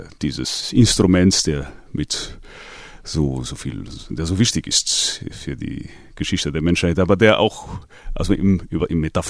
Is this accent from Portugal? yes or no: yes; Portugal; Ich bin ja Portugiese, ne?